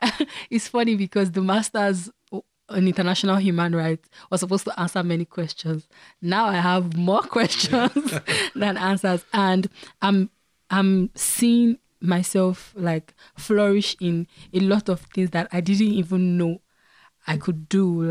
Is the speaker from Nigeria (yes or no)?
yes; Nigeria; just because we are Nigerian.